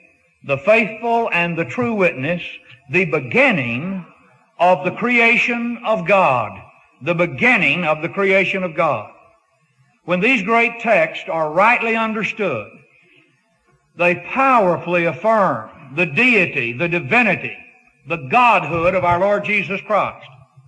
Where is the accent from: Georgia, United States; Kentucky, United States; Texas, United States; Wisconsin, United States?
Texas, United States; I'm pretty well, in some ways, converted, and yet in a very real sense, I'm still a Texan.